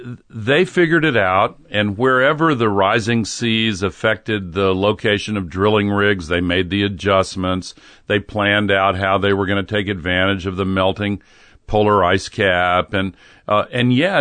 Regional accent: the South, United States; You know, when I grew up in the South, the civil rights movement was gaining momentum.

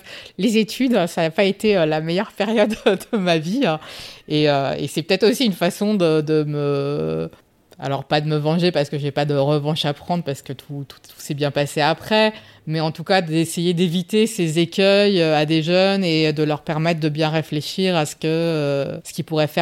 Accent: Nancy, Grand Est, France; J'ai grandi à Nancy, je suis allée en fac de droit

